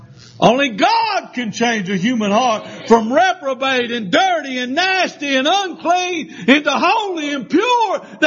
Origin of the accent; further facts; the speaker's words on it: Lancaster, United States; I said, my goodness, you live in Lancaster? I grew up in Lancaster.